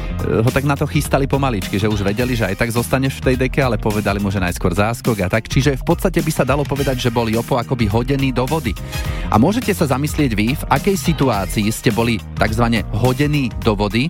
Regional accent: Trnava, Trnava Region, Slovakia; Že ja som myslel, že len po Trnave, lebo som z Trnavy

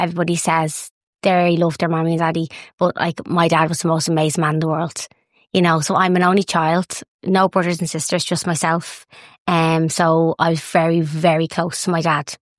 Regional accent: Dublin, Leinster, Ireland; Yeah, so we're originally from Cabra.

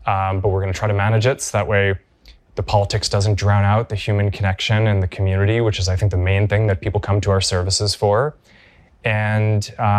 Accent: United States; at some level as an American, it's like hard to not get kind of emotional about that spirit.

